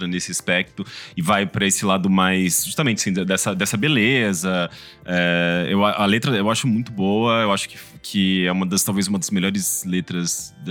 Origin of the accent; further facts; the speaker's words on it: Brazil; pelo menos da nossa perspectiva enquanto brasileiro